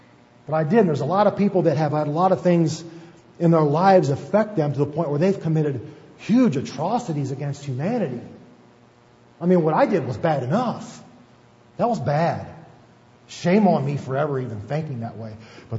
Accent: United States; I was a rescue diver for my hometown of Franklin County for, 7 years.

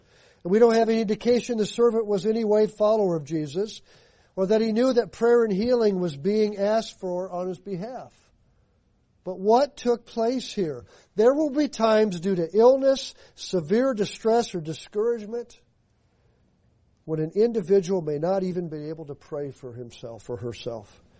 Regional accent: Nebraska, United States; I grew up in Nebraska. I've sifted wheat. I've worked with other grains and sifted the chaff back and forth.

